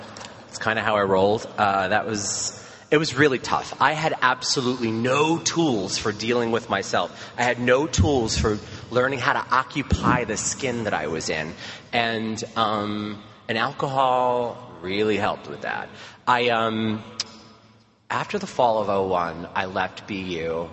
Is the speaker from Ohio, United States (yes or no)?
no; New York City, New York, United States; Growing up in New York, gay made me feel really, I mean, New York is known as the North in general, is just known as this like liberal place, but you know, it was hard.